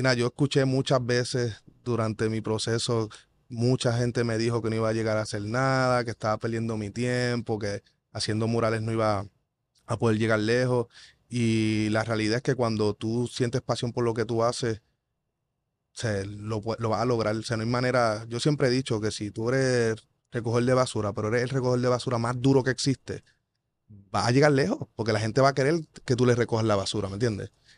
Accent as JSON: {"language": "Spanish", "country": "Puerto Rico", "said": "siento que que Puerto Rico tenemos esa diferencia a otros muchos lugares."}